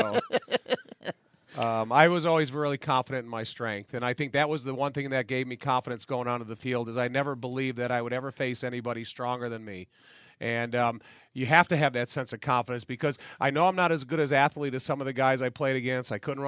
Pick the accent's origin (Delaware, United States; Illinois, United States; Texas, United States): Illinois, United States; Joliet; between Francis Rudiger, who I was raised with in Joliet